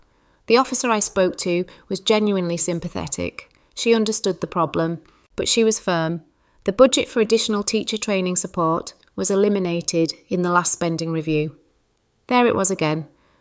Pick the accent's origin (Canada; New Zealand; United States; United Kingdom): United Kingdom; Cottingham, Yorkshire and the Humber; I grew up in Cottingham, watching my mum head off to work each morning as a teaching assistant at the local primary.